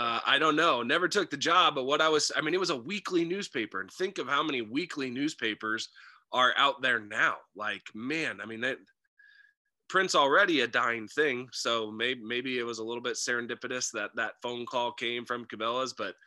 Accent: Columbus, Nebraska, United States; I grew up in Columbus, which is a small town about an hour and a half northwest of Lincoln.

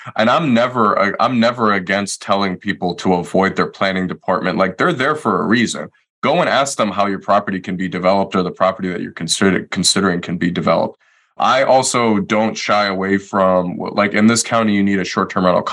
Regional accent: Detroit, Michigan, United States; Detroit. I'm originally from Detroit.

